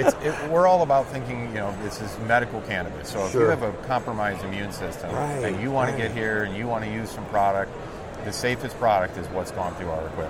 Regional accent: Georgia, United States; also born or lived in Colorado; I am from Georgia. I've been out there for about 5 years, but I've been in Colorado for about 30 years.

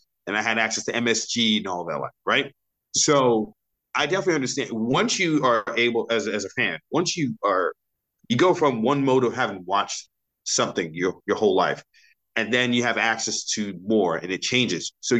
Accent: New York City, New York, United States; born and raised in New York City, I'm a Knicks masochist.

